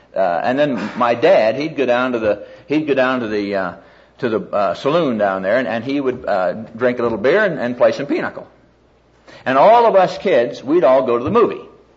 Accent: Neola, Iowa, United States; When I was growing up in Neola, Iowa

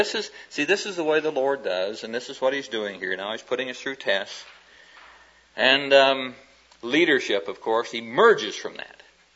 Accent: Midwest, United States; And one day I just happened to casually mention that I was from the Midwest.

